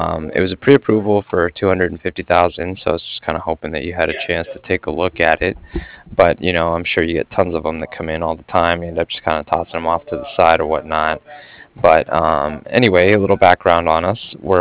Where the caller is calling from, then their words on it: Cardiff, Wales, United Kingdom; I was calling from Cardiff, and I was calling regarding some financing that was done with GE Commercial.